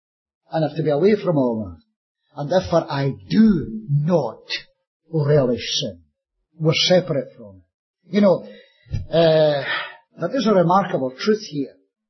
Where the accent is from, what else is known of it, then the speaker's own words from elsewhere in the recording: Scotland, United Kingdom; Or maybe because I'm Scottish.